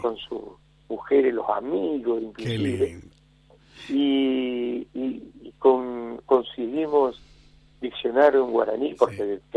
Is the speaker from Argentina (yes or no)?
yes; Buenos Aires, Argentina; vengo de Buenos Aires